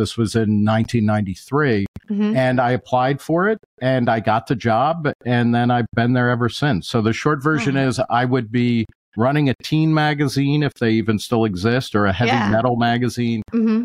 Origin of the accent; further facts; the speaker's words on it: New Jersey, United States; also born or lived in Brooklyn; I was born in Brooklyn, grew up in New Jersey, went to Rutgers, and I ended up writing.